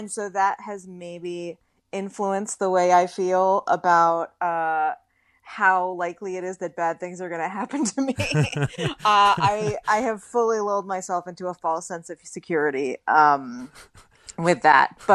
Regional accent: California, United States; now in Los Angeles, United States; I am. Yeah. I live in LA and I'm from California. So.

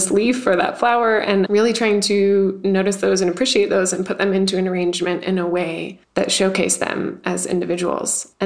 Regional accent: Salt Lake City, Utah, United States; I grew up in Salt Lake City, and we had a creek and a really like dry mountain with sagebrush and cactus on it in my backyard.

